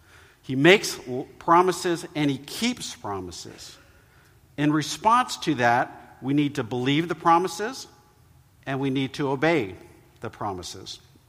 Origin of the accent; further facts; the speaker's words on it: Vermont, United States; And so when I was growing up in Vermont, when I was a young boy, probably about 6 years old